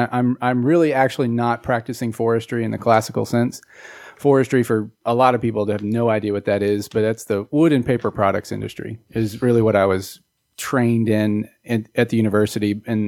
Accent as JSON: {"language": "English", "town": "Spring", "region": "Texas", "country": "United States", "tie": "born or raised there", "said": "I grew up always in the Houston area, and I grew up my younger years in Spring, not far from where we're recording today or where we're broadcasting from today. And then when I was 12, we moved out to Fort Bend County."}